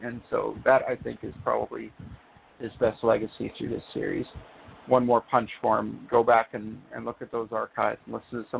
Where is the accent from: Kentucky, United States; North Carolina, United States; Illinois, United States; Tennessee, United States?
Illinois, United States; I'm from Central Illinois. I grew up on a farm. It wasn't an active farm per se, but it was out in the country, and it was quiet and fun, and it was a small town feel